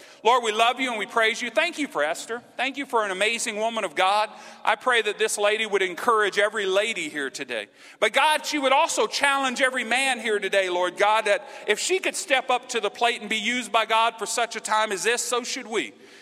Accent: Louisiana, United States; First of all, I'm a Cajun in North Louisiana. That's not a good thing, okay?

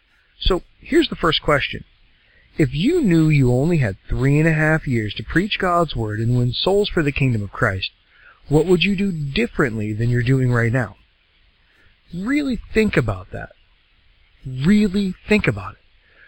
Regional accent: Maine, United States; But less than 3% of the people in my home state of Maine have a meaningful relationship with Jesus.

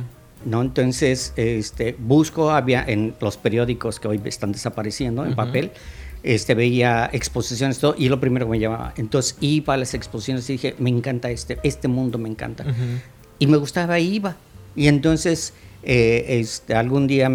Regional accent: Oaxaca, Mexico; born there; soy nacido en Oaxaca

